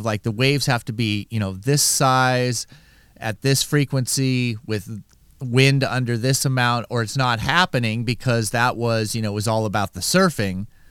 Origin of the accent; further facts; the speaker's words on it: San Diego, California, United States; My old stomping grounds, Ensenada, Mexico. I grew up in San Diego, and we did many a road trip to Ensenada.